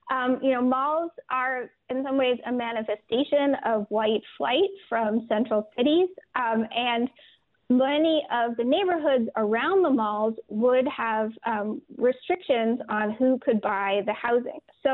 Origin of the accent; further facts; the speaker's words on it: North Carolina, United States; Yeah, definitely. I grew up in North Carolina, and what did you do when you wanted to meet your friends on a weekend afternoon? You went to the mall.